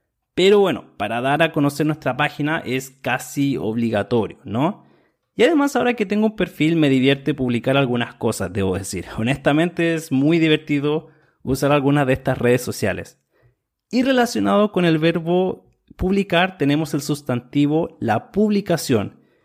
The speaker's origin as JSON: {"language": "Spanish", "country": "Chile", "said": "soy de Chile, Sudamérica"}